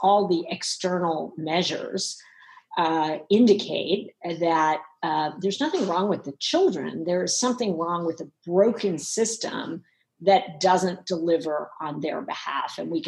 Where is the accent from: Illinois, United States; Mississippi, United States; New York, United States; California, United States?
New York, United States; New York City; Ironically, it is located on 118th Street, which is where I happened to grow up. As a child, I grew up in Harlem